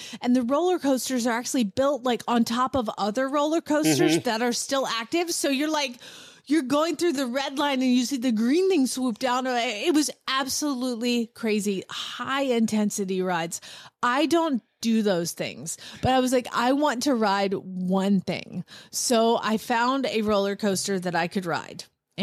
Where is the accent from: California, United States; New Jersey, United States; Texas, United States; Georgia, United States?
Georgia, United States; Atlanta; But I will tell you, I'm from Atlanta and I've been to concerts.